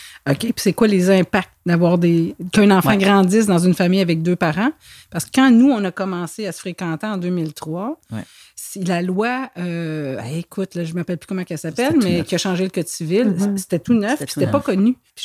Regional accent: Montreal, Quebec, Canada; moved away as an adult; now in Gaspé, Canada; j'ai 52 ans, puis ça fait 22 ans cette année que je suis ici. Je viens de Montréal

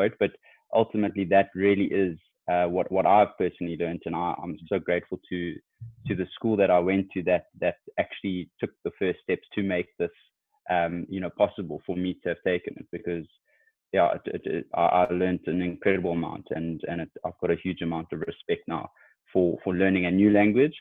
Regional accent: Eastern Cape, South Africa; I'm actually from the Eastern Cape, but spent most of my education and life in Cape Town.

